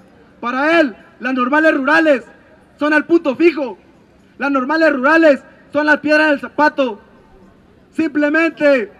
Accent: Mexico; Es hora que como pueblo mexicano levantemos la voz.

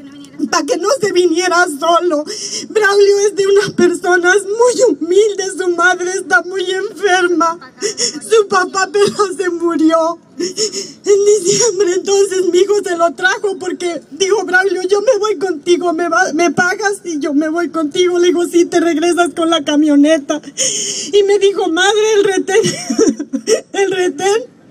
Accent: Puebla, Mexico; yo no soy de acá, soy de Puebla.

